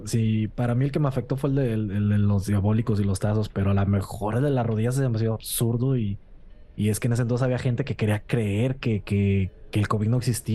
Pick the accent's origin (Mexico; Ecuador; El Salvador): Mexico; Nuevo León; sobre todo nosotros que somos de Nuevo León